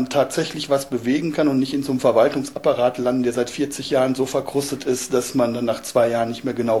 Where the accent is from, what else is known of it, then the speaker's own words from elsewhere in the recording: Paderborn, North Rhine-Westphalia, Germany; now in Woltersdorf, Germany; Ich bin im November 1992 hierher gekommen und ursprünglich komme ich aus Nordrhein-Westfalen, aus Paderborn.